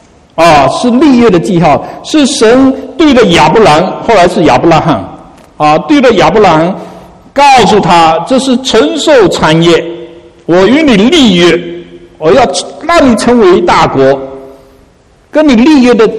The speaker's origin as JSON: {"language": "Chinese", "country": "China", "said": "当我们从中国来到这里"}